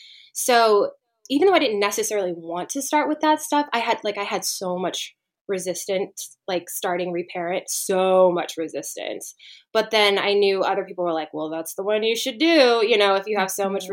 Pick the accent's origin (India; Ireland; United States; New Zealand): United States; Bellevue, Nebraska; So I grew up in a smallish town in Bellevue, Nebraska. I was one of like the few Asian kids that existed within a 50-mile radius growing up. So it was like a big farming community.